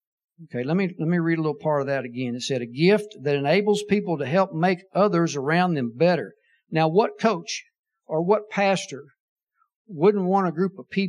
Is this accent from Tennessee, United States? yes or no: no; Austin, Texas, United States; Okay, I grew up in Austin, Texas